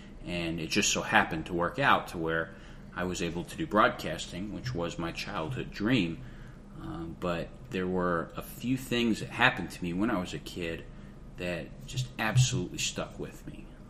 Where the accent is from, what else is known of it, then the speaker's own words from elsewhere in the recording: Indiana, United States; moved away as an adult; now in Asheville, United States; Well, I've been in Asheville for almost 10 years now. Growing up, I grew up in Indiana. I was a big Indiana Hoosiers fan.